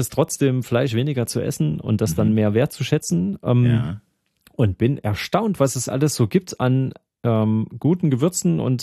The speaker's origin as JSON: {"language": "German", "region": "Thuringia", "country": "Germany", "said": "ich komme aus Thüringen."}